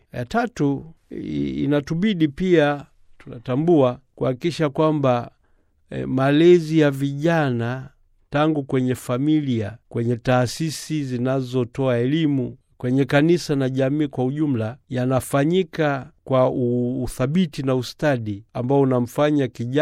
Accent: Tanzania; Kule kwetu Tanzania sasa hivi juhudi ziko mbioni

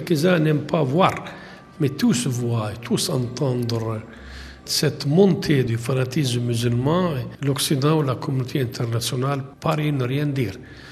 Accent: Jordan; au moins chez nous en Jordanie

